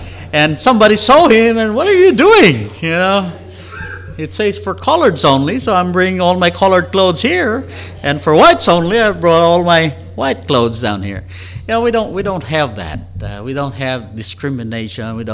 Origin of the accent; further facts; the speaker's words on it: Philippines; And I'm a Filipino from the Philippines.